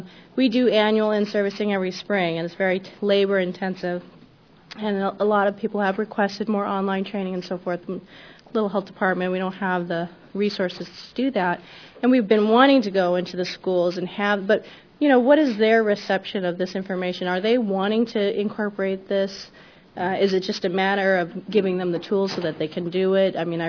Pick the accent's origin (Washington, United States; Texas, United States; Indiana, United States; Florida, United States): Washington, United States; And I'm from Washington State.